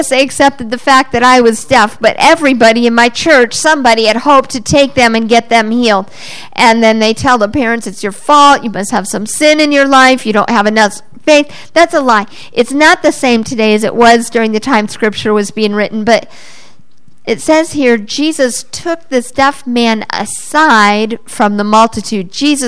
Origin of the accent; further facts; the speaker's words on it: Orlando, Florida, United States; Now, I hadn't said I was from Orlando in my testimony that morning.